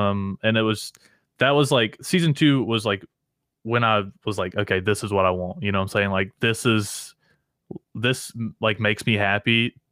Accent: North Carolina, United States; I'm from Eastern North Carolina

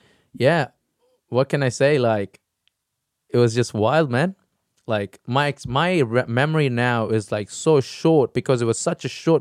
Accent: India; born there; So I was born in India.

